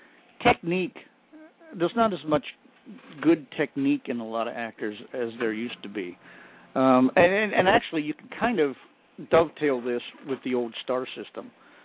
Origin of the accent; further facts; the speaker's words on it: Pittsburgh, Pennsylvania, United States; I came from Pittsburgh at Mount Lebanon High School that had probably the premier arts department in Pittsburgh at the time.